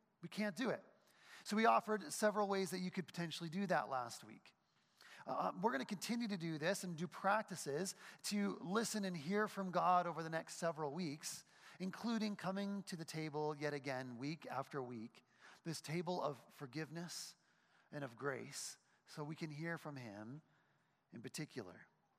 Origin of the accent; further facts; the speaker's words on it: New Brunswick, Canada; You know, I'm from New Brunswick. I'm from the East Coast.